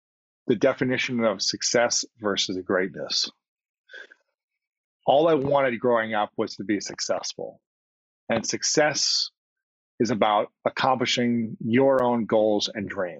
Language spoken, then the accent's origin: English; Ohio, United States; I'll speak for my case as a man growing up in Ohio playing sports.